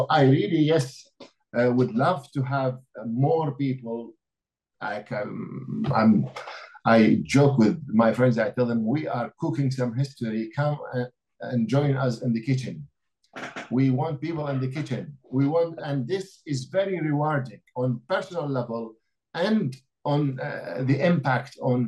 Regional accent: Iraq; as I said, my background, I'm originally from Iraq.

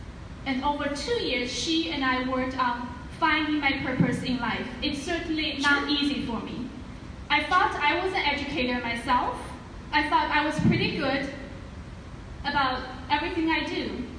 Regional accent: China; I was born and raised in China. Very traditional family.

